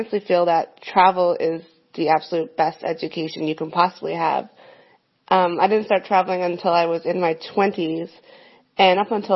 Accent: Canada; now in Berlin, Germany; I'm Canadian, but I currently live in Berlin, Germany, and I've been traveling for about 5 years pretty consistently now.

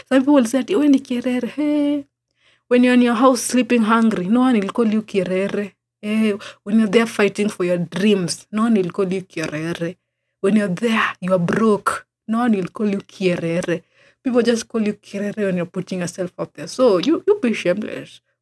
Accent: Kisumu, Kisumu County, Kenya; I told him I'm from Kisumu at the time during the event.

